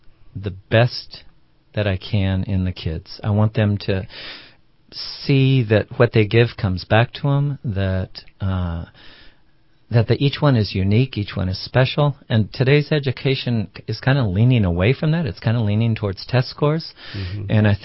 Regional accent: Los Angeles, California, United States; But at a certain point, also growing up in Los Angeles, I wanted out.

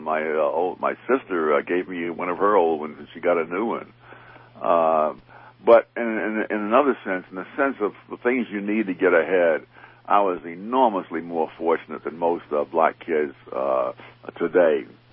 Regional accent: New York City, New York, United States; It was we were poor people, much poorer than the people in Harlem or most other anywhere else today.

